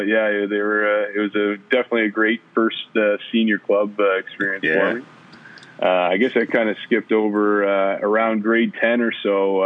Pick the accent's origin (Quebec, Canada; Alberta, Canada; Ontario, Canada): Ontario, Canada; Bracebridge; I grew up in Bracebridge, Ontario, Muskoka, as it's probably better known around Canada.